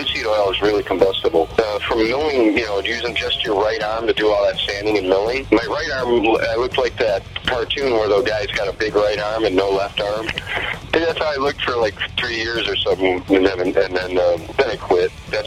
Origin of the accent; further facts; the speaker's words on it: Dunkirk, New York, United States; Yeah, I grew up in Dunkirk, just outside of Buffalo.